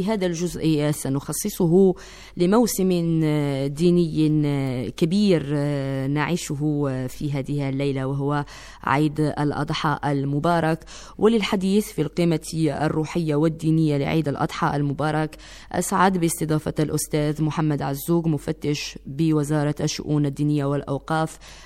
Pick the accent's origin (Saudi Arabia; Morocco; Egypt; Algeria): Algeria; ما يسمى عندنا في الجزائر قصة العيد الكبير، نسميه العيد الكبير، ونسمي عيد الفطر العيد الصغير.